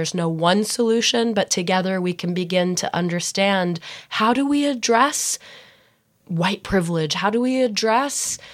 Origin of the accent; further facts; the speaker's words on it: Deep South, United States; I am a Southerner by trade. I grew up in the Deep South